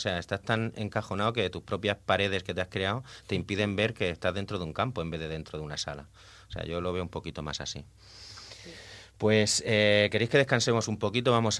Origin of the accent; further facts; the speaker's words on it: Spain; accent: Valencian-Murcian; soy hablo valencio-murcia, para los que puedan llegar a criticar mi acento, este del catalán oriental